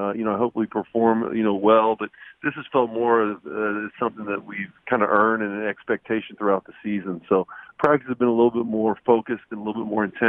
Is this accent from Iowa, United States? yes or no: no; Kentucky, United States; I'm from Northern Kentucky.